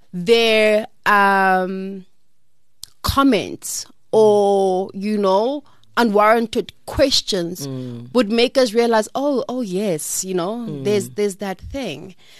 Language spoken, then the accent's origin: English; South Africa; whether I'm South African